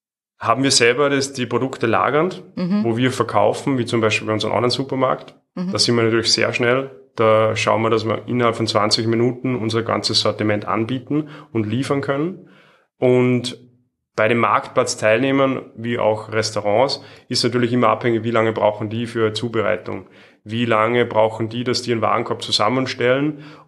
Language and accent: German; Salzburg, Austria; Ich bin aus Salzburg und so war das einfach der erste Step, was einfach sinnvoll war